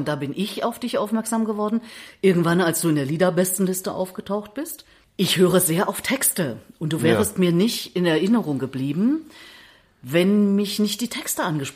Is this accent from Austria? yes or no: no; Erfurt, Thuringia, Germany; ich bin ja auch keine Berlinerin. Ich komme aus Erfurt und habe früher so gesprochen.